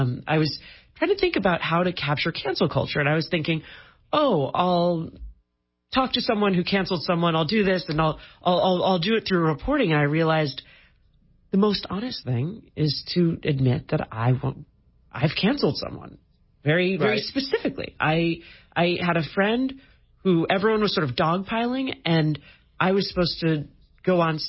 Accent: San Francisco, California, United States; I'm from San Francisco. I lived there my whole life.

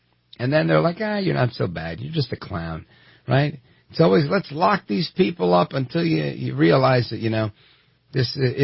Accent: New Jersey, United States; I'm from Jersey, and everybody always talks about when Chris Christie embraced Obama.

